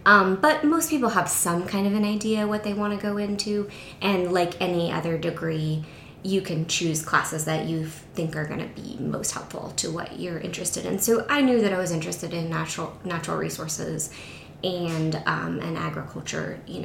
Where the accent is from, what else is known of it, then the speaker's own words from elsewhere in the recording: Wallowa, Oregon, United States; I grew up here in Wallawa, graduated from high school here, and then went off into the world and did a few things.